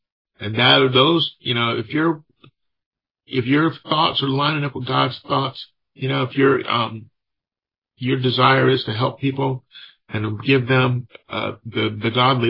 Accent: Athens, Georgia, United States; also born or lived in Missouri / Ohio; I left Athens, Georgia, where I grew up with my parents. I'm originally from Missouri. They moved from Missouri over to Ohio and then from Ohio down to Georgia. And I spent my early 20s in Georgia.

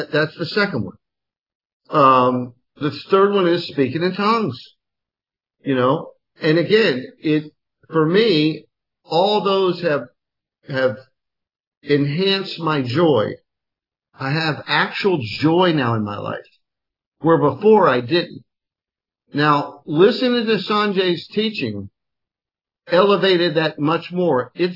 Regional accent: Miami, Florida, United States; Growing up in Miami, just take it from there.

